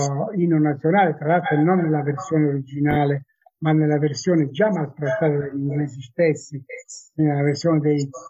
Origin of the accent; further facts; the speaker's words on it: Lettomanoppello, Abruzzo, Italy; Prima di Letto Manoppello, con banda del mio paese